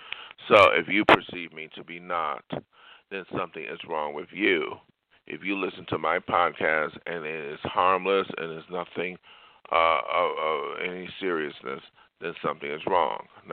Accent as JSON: {"language": "English", "country": "United States", "said": "I am glad I am an American citizen, because in some countries around the world, there is no diversity."}